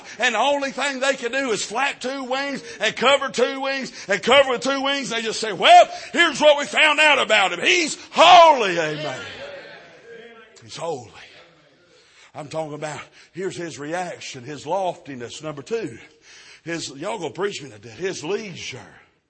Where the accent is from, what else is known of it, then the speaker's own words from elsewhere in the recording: North Carolina, United States; You know, we're from North Carolina, brother. I ain't never seen a Taco John's.